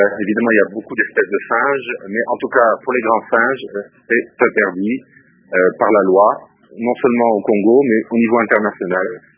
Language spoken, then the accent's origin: French; France; Moi, je suis français.